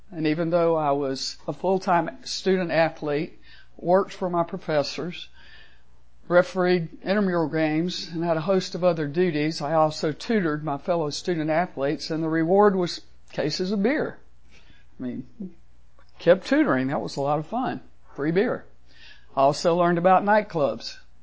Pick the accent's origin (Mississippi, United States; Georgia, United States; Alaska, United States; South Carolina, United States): South Carolina, United States; also born or lived in California, United States; I was born in California, even though I was raised in South Carolina.